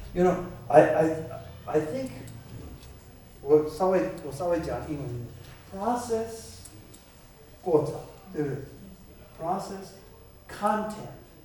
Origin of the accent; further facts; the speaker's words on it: Taiwan; accent: Taiwanese Mandarin; 不是鼓励之子，鼓励之子。对啊，我的台湾国语啊，了解吗